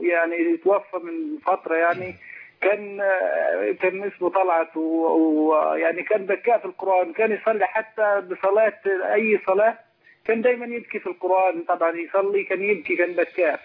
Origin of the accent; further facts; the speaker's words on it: Egypt; now in Jordan; انا مصري هون المقيم في الاردن